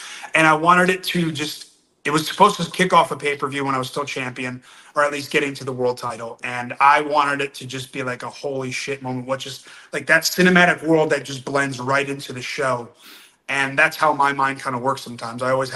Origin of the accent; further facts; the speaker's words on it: New Jersey, United States; growing up in New Jersey and seeing the New York skyline my entire life growing up.